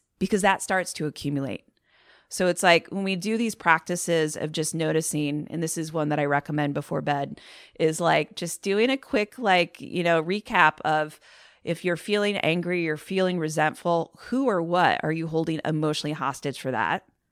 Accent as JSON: {"language": "English", "region": "Iowa", "country": "United States", "tie": "born or raised there", "lives_now": "California, United States", "said": "I kind of took for granted these wide open spaces growing up in Iowa."}